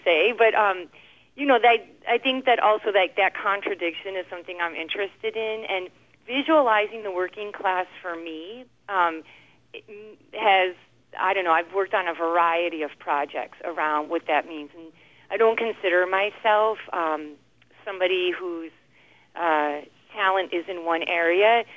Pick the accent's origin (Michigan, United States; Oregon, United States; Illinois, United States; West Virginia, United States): Illinois, United States; Chicago; I grew up working class in Chicago, and my father was a truck driver